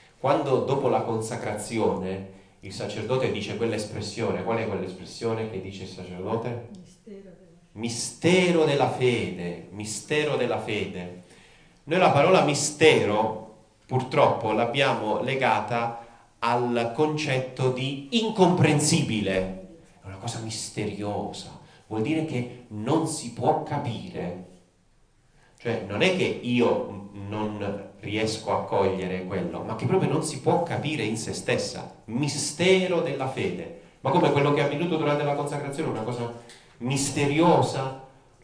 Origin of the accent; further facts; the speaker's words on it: Apulia, Italy; È una meridionale, perdonatemi, voi che siete settentrionale, ed è una vicina di casa, perché il mio paese non è molto distante da Corato.